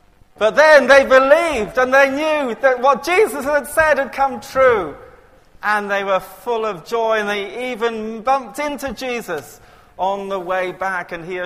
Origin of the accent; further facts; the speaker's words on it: Colwyn Bay, Wales, United Kingdom; coming back to my hometown in Colwyn Bay